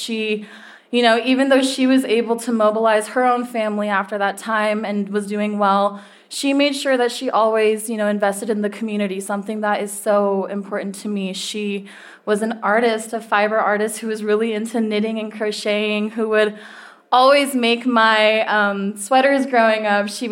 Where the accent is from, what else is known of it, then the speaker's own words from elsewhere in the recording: India; within my identity of being Indian, I am North and South Indian. My mom is a Punjabi Sikh, and my dad is a Hindu Tamil from Tamil Nadu.